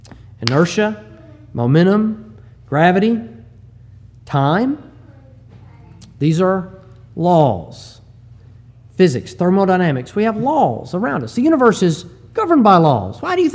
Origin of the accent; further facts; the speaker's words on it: Huntsville, Alabama, United States; I'm from Huntsville, and it's the home of NASA, and they designed the Saturn V that put man on the moon